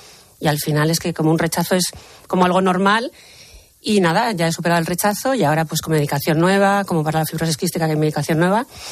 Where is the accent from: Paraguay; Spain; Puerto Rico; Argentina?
Spain; porque somos así los españoles